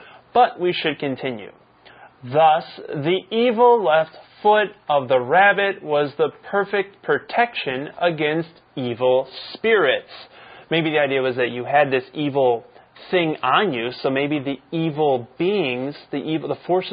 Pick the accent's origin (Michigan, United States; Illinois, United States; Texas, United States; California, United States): Michigan, United States; I have a Detroit Tigers baseball cap because it's my favorite team from my home state.